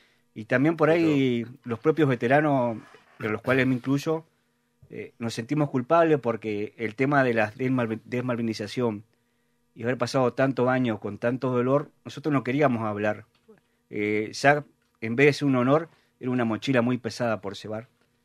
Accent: Entre Ríos, Argentina; now in San Rafael, Argentina; Si bien vivo en San Rafael hace 24 años, soy de Entre Ríos, pero me enamoré de San Rafael, de su gente, me enamoré de Mendoza. Una vuelta vine de vacaciones hace 24 años, nunca más me fui.

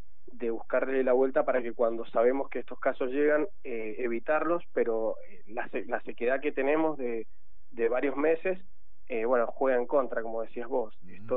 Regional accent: Guaymallén, Mendoza, Argentina; Yo soy de Guaymallén, de la zona de Villanueva.

